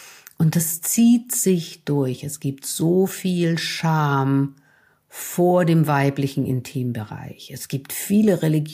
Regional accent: Vienna, Austria; ich komme aus Wien und da schleichen sich immer wieder mal die österreichischen Worte ein.

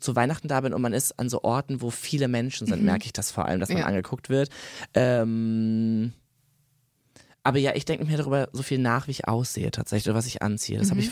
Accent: Herne, North Rhine-Westphalia, Germany; Ich komme ursprünglich aus Herne, mein Vater ist aber dann nach Erkenschwick gezogen.

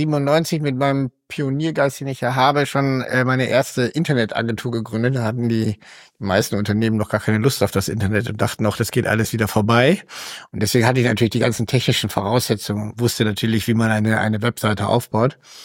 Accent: Bremen, Germany; also born or lived in Hamburg; gerade in diesem Zusammenhang mit meiner Geburt sind meine Eltern umgezogen von Hamburg nach Bremen. Und deswegen bin ich eigentlich in Bremen aufgewachsen

